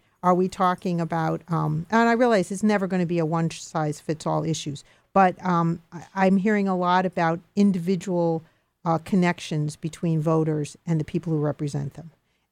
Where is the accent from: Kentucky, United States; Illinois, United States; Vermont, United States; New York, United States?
Illinois, United States; Chicago; I remember that very well, growing up in Chicago, and then going with my father, we would go to different legislative offices